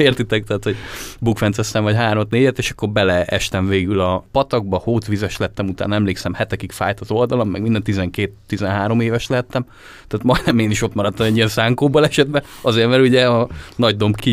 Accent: Debrecen, Hajdú-Bihar, Hungary; azért debreceniként az ember egy kicsit handicappes

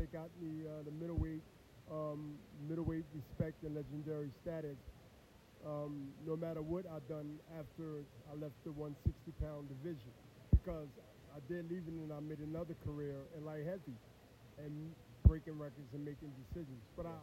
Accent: Philadelphia, Pennsylvania, United States; born there; Yes, I was born in North Philly.

